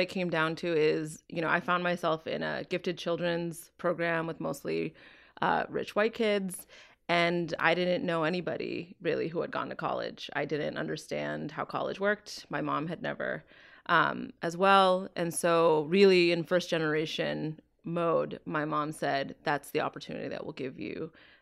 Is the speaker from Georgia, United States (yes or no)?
no; Quincy, Massachusetts, United States; I was born in Boston, raised in Quincy, Massachusetts, in a very blue-collar Irish Catholic community.